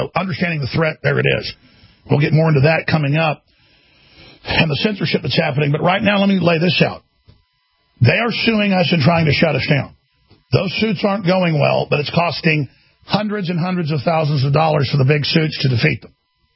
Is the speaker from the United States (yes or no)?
yes; Texas, United States; Is I'm an independent Texan. I'm an American.